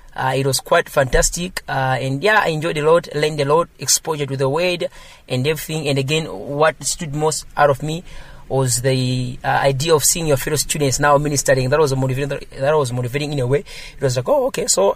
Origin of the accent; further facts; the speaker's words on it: Choro, Malawi; now in Lilongwe, Malawi; basically I'm from Choro, but currently I'm residing in Lilongwe, specifically in Area 51A. I'm a born-again Christian